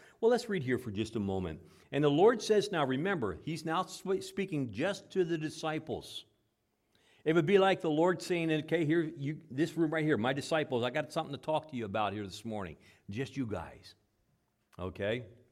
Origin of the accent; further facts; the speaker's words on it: Gettysburg, Pennsylvania, United States; I grew up around Gettysburg. And as I grew up around Gettysburg, in the spring of the year, and the farmers are plowing all their fields.